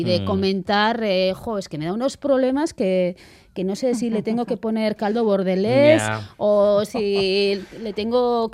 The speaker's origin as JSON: {"language": "Spanish", "town": "Beasain", "region": "Basque Country", "country": "Spain", "said": "yo soy de Beasain. Mi aita es de un Baserri"}